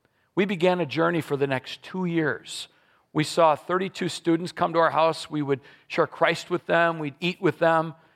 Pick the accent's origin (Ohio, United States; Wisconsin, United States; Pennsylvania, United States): Wisconsin, United States; Wausau; I grew up in Wausau, went to the tech, got a 2-year degree